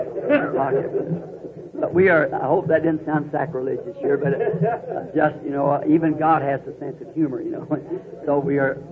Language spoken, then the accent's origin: English; Ireland; Of course, being Irish, my people are Catholic.